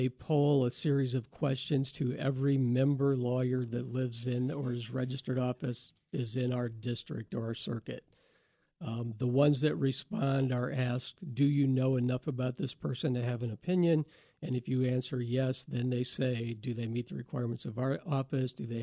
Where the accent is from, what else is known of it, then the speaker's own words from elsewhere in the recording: Herscher, Illinois, United States; I grew up in Hersher, Illinois, up by Kankakee, a small farming community.